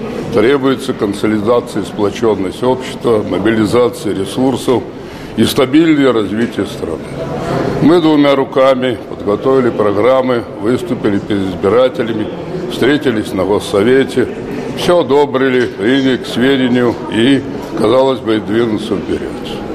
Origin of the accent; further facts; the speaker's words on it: Bryansk Oblast, Russia; Брянская область, ведущая область. Мой родной край, она входила в Орловскую область.